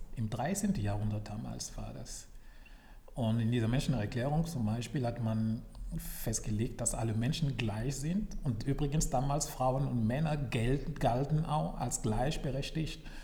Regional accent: Burkina Faso; Ich komme aus Burkina Faso.

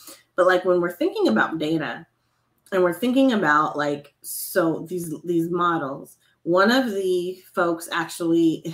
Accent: Colorado, United States; I'm from Colorado and that ain't foreign to me.

